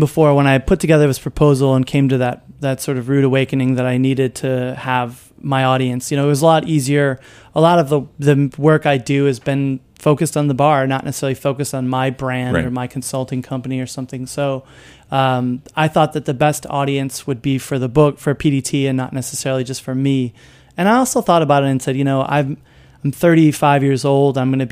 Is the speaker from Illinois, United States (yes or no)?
yes; Chicago, Illinois, United States; I mean, I grew up in Chicago listening to the Cubs